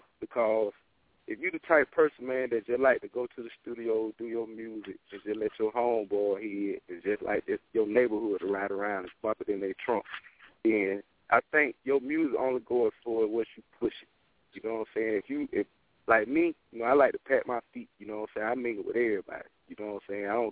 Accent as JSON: {"language": "English", "town": "Lanier", "region": "Alabama", "country": "United States", "said": "I'm originally from Lanier, Alabama."}